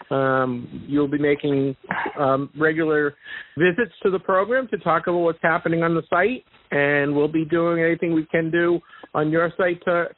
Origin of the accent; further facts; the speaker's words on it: Massachusetts, United States; accent: Boston; I did that my best to not get my Boston accent in there with the card.